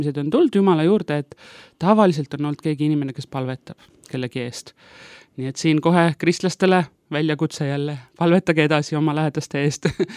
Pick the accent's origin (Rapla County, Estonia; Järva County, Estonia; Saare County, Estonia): Järva County, Estonia; Paide; born there; ma sündisin siis Paides aastal 1974.